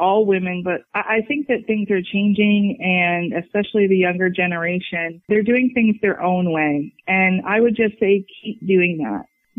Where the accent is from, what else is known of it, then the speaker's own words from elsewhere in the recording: Norfolk County, Ontario, Canada; now in Delhi, Canada; I am originally from Norfolk, born and raised. Went away a little bit for school, but then came back to our roots here. And now we live in Delhi.